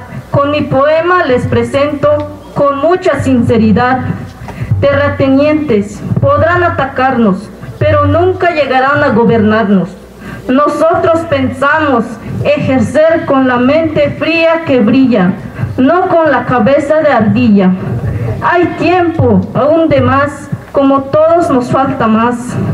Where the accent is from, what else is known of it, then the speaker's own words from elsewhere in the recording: Chiapas, Mexico; Yo vengo del Caracol 3, La Garrucha, zona selva central